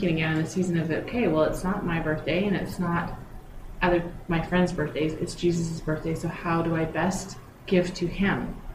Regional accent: Canada; being Canadian raised, I had storybooks

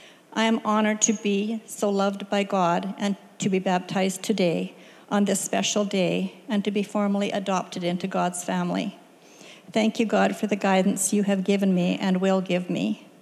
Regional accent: Tabor, United States; I was born in Tabor and was raised on a farm south of town.

